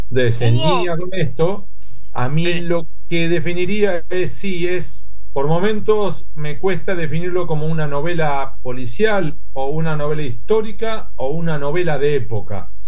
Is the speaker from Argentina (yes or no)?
yes; La Plata, Buenos Aires Province, Argentina; sí, soy platense, empedernido